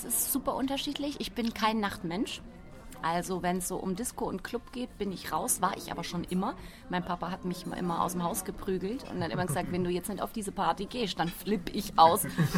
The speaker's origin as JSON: {"language": "German", "town": "Baden-Baden", "region": "Baden-Württemberg", "country": "Germany", "said": "Das stimmt, ich komme aus Bade-Bade, das ist gar nicht so weit weg"}